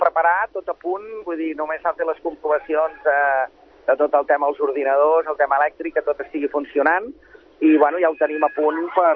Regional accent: Sabadell, Catalonia, Spain; som de Sabadell, som d'aquí

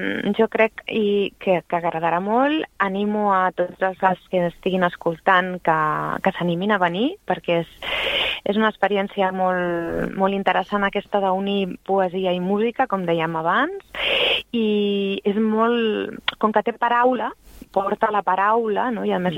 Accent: Barcelona, Catalonia, Spain; born there; jo soc nascuda aquí, a Barcelona

